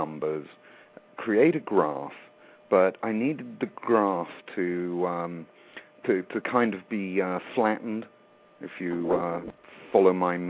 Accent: England, United Kingdom; Yeah, I grew up in England. You can probably tell by my accent. And I went through the English grammar school system.

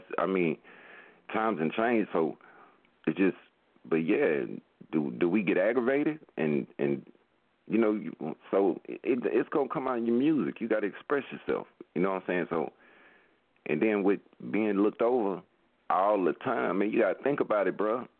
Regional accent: Mississippi, United States; I mean, people got a stigma about Mississippi that some of it's true, but where I'm from, it's not. You know what I'm saying? I'm from the Gulf Coast, man.

